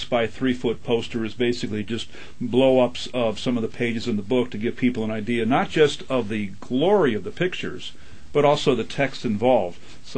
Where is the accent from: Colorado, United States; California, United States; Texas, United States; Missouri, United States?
California, United States; I'm from California.